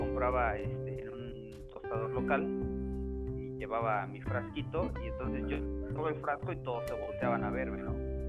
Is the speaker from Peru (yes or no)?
no; Tehuacán, Puebla, Mexico; Soy originario de una ciudad que se llama Tehuacán, en el estado de Puebla, aquí en México. Mi ciudad se encuentra ubicada en el centro sureste de la República Mexicana.